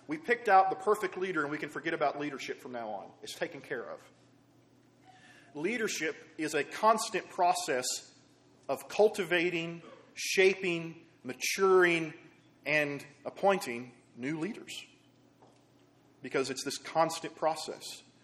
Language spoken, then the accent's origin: English; Seminole, Oklahoma, United States; I go back to growing up in Seminole, Oklahoma.